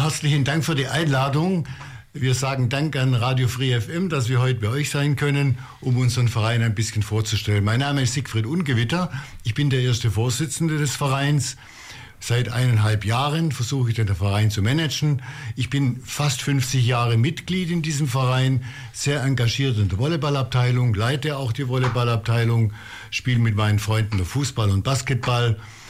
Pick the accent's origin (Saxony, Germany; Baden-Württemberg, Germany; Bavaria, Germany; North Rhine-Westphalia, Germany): Baden-Württemberg, Germany; Ulm; Ich persönlich komme auch aus Ulm. Ich bin auch in der Oststadt geboren, in der Olga-Straße.